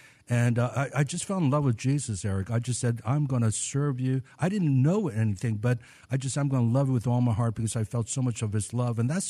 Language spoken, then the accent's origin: English; Washington, District of Columbia, United States; also born or lived in Maryland; And, of course, I grew up in Washington, D.C. My dad was the pastor at the National Baptist Memorial Church right on 16th Street. We lived in Maryland, but his building was in Washington, D.C.